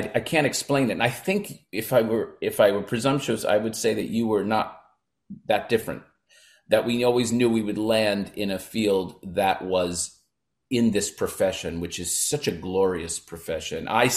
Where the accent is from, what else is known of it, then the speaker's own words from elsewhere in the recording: East Brunswick, New Jersey, United States; Anyway, so cut to growing up in East Brunswick, New Jersey, and was a child actor at a pretty young age.